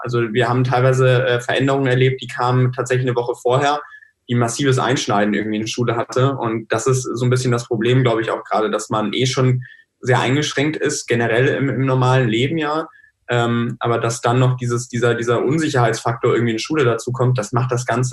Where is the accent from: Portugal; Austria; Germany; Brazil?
Germany; North Rhine-Westphalia; ich komme jetzt aus NRW